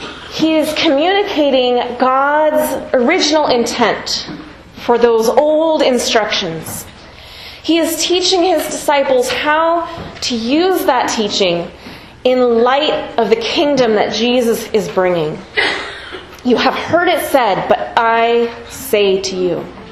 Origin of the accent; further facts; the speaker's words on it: California, United States; Most of you know that I'm from California. I went to college in Santa Cruz County